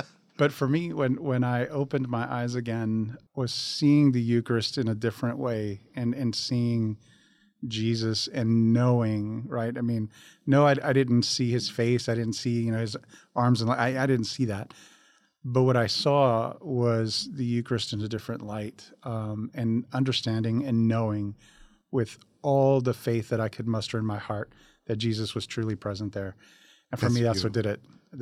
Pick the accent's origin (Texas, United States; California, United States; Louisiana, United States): Texas, United States; Falfurrias; So I'm from Falfurrias, Texas. Falfurrias, for those that may not know, is about 70 miles southwest of here, of Corpus Christi.